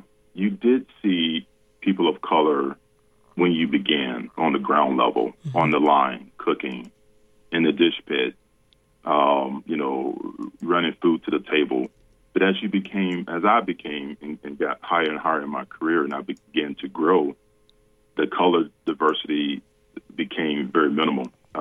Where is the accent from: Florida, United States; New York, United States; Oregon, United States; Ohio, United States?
Florida, United States; You know, we grew up in Central Florida. We didn't have much, but she made the most out of what she was able to have.